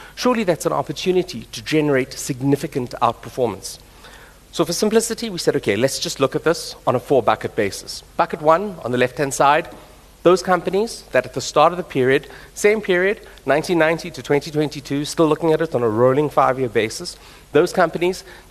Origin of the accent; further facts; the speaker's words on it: South Africa; And interestingly, and especially as South African investors exposed to the composition of market we are